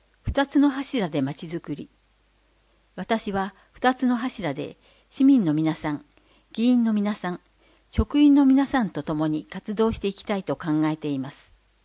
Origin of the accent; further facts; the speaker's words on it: Chikusei, Ibaraki, Japan; 筑西市誕生20年の節目の年に、バトンを受け取り、生まれ育った地元の市政に携わることができますことは、私の人生において何者にも代え難い時間になると思っています。